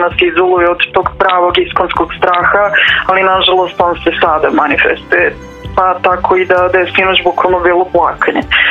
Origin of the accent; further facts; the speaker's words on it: Kosovo; Ja sam inače iz Kosova, tako da je nama cijela ta ova situacija krenula mnogo ranije nego u Srbiji.